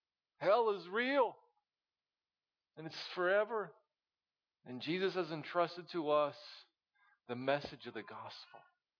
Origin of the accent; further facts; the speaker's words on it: Shelbyville, Indiana, United States; I'm from Shelbyville, Indiana. Where's that? I don't know. Off 74 somewhere.